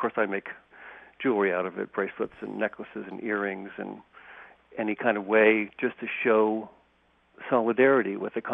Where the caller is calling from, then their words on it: Fairfax, California, United States; From Fairfax, my home in Fairfax.